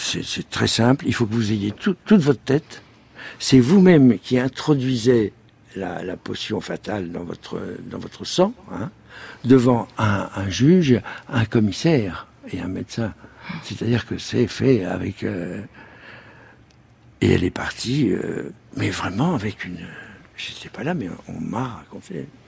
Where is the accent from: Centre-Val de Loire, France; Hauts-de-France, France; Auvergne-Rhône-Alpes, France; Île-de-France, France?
Centre-Val de Loire, France; Vendôme; Je suis passé par ma ville natale, Vendôme.